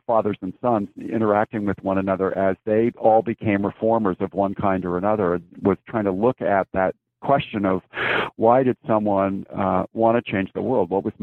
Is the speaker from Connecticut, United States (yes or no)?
yes; Connecticut, United States; moved away as an adult; now in Claremont, United States; I grew up in Connecticut and went to high school there and ultimately came west for college at Pitzer College in Claremont, California